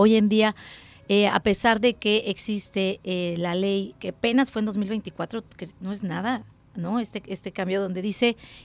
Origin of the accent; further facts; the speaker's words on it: Mexico; O sea, soy mexicana